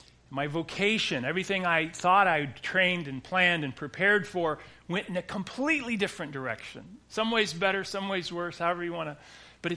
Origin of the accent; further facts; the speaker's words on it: United States; I'm an American living in Oregon.